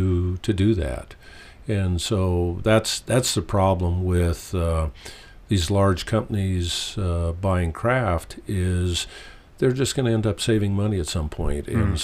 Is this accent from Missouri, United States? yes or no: no; Oregon, United States; Yeah, no, so I'm an Oregon boy, born and raised in Oregon, and I've never had any plans to move out of the Northwest